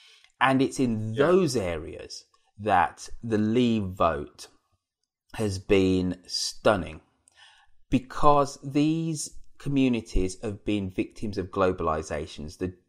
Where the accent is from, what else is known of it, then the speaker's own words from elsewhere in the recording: Birmingham, West Midlands, United Kingdom; That has not happened as successfully in my hometown of Birmingham.